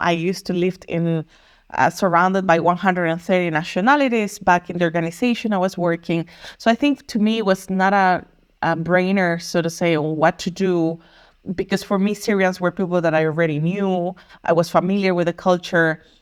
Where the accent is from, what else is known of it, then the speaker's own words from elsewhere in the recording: Costa Rica; now in Berlin, Germany; I'm originally from Costa Rica, a beautiful paradise, I have to say. It's a very dangerous paradise as the rest of Latin America. I'm not going to get there. But in 2015, I moved to Germany.